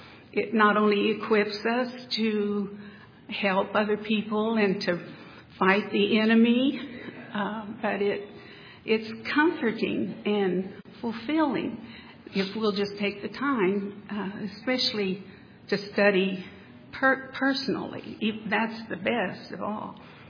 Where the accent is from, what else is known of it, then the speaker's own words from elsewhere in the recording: Siloam Springs, Arkansas, United States; I grew up in near Siloam Springs, Arkansas, about 25 miles away. I grew up in the 50s and 60s on a large family farm.